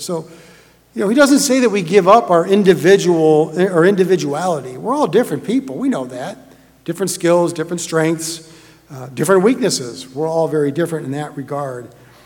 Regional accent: Michigan, United States; My wife and I grew up just outside of the Detroit area and often attended either one of the Detroit congregations or the Ann Arbor, Michigan congregation.

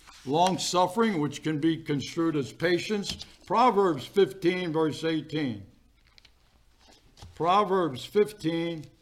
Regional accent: Brooklyn, New York, United States; And I grew up in Brooklyn, two-story building. Downstairs, my dad had his the shop.

